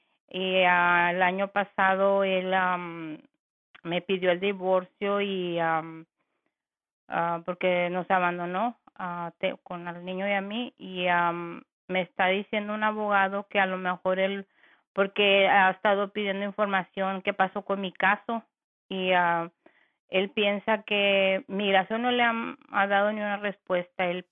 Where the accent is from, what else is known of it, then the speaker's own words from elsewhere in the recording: Mexico; now in United States; yo soy mexicana, entré al país en enero del 2003.